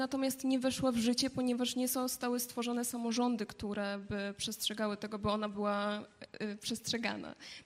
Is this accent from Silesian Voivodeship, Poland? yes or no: yes; Silesian Voivodeship, Poland; również pochodzę ze Śląska